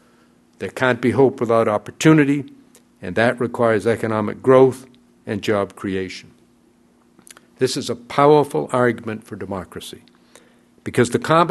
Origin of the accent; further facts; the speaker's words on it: Maine, United States; gathered before me in a federal courtroom in my home state of Maine